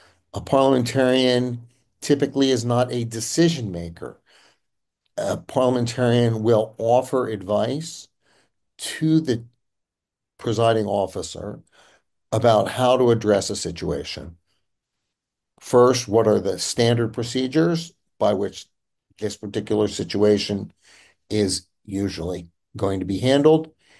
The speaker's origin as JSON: {"language": "English", "town": "Dedham", "region": "Massachusetts", "country": "United States", "tie": "born or raised there", "said": "I was an elected commissioner of trust funds in my hometown of Dedham, Massachusetts from 2006 to 2019"}